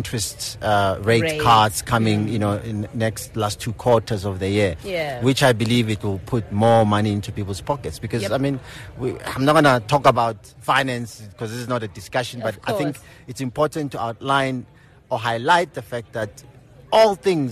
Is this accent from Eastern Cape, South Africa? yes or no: no; Soweto, Gauteng, South Africa; So I grew up in Soweto, Zone 9 Midlands.